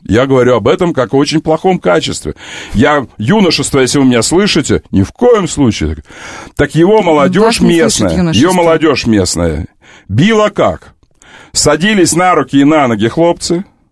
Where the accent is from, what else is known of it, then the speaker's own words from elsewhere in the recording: Kerch, Crimea, Ukraine; можно я скажу за крымчан, что я крымчанин? Вы же знаете, что я из Керчи.